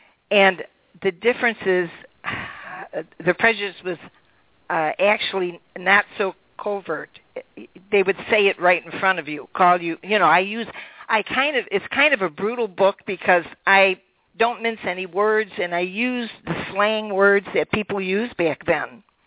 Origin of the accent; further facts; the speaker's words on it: Elk Grove Village, Illinois, United States; now in Woodstock, United States; But the library in my hometown of Elk Grove Village, Illinois, carries a copy.